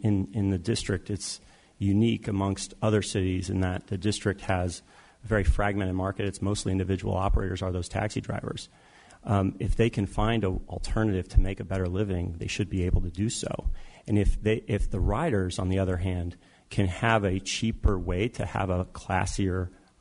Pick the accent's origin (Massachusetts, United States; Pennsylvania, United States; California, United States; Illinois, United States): California, United States; Los Angeles; Los Angeles.